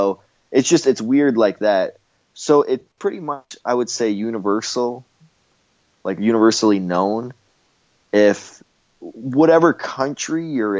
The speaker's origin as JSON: {"language": "English", "country": "Canada", "lives_now": "United States", "said": "me being Canadian, having a Canadian flag, they don't say, go back to your country where you came from."}